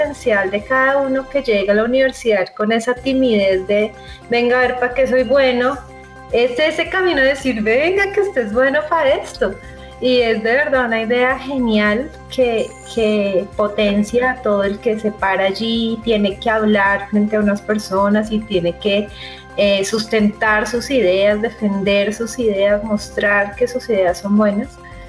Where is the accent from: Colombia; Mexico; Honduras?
Colombia; Bogotá; Yo soy bogotana